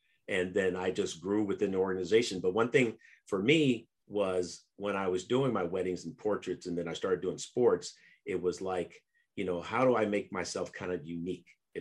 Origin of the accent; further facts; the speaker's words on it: San Francisco, California, United States; I mean, I go back from being, you know, growing up in San Francisco as a kid, throwing newspapers and always had a love for football